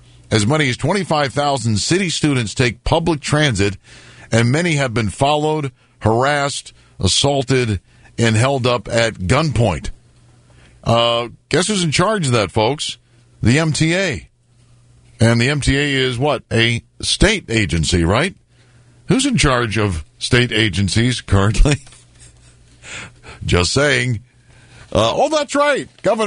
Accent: Bowie, Maryland, United States; the city of Bowie, my hometown

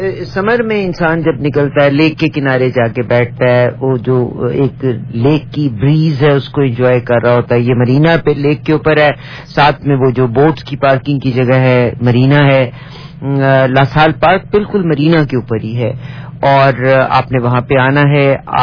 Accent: Pakistan; میں بھی پاکستانی ہوں

